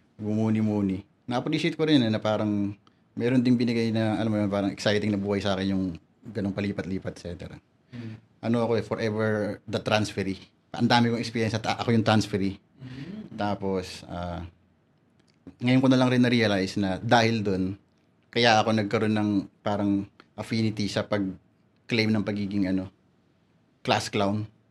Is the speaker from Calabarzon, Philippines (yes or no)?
yes; Calabarzon, Philippines; also born or lived in Quezon City; Pero, sa Cavite ako tumira pagkapanganak.